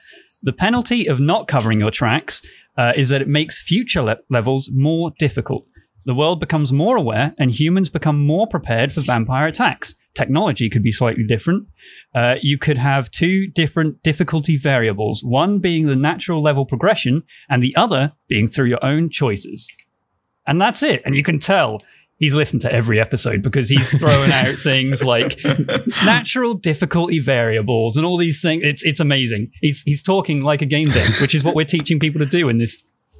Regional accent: East of England, United Kingdom; I'm from Norfolk.

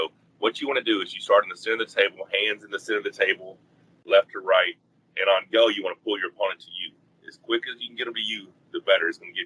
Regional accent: Arkansas, United States; I grew up in Arkansas.

